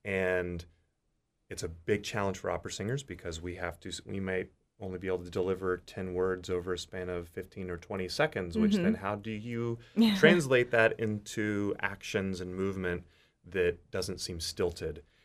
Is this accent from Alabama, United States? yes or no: no; Houston, Texas, United States; also born or lived in Pittsburgh; I grew up in Houston. I've spent the past 12 years, however, in Pittsburgh, which has been kind of a lot of the formative years of my operatic career. I actually just moved back to Houston